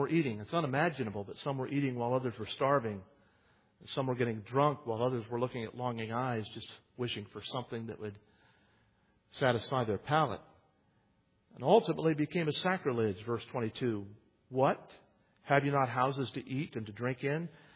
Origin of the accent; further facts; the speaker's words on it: West Virginia, United States; I am from West Virginia.